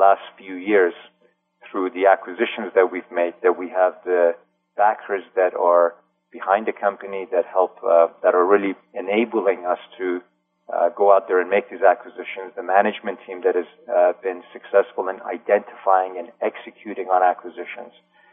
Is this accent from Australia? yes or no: no; Canada; I'm Canadian, and we have recently a new Canadian Prime Minister